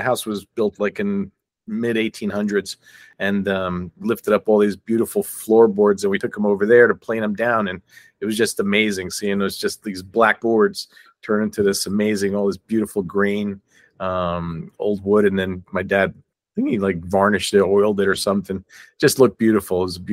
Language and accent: English; Newark, New Jersey, United States; So yeah, I grew up in Newark, New Jersey.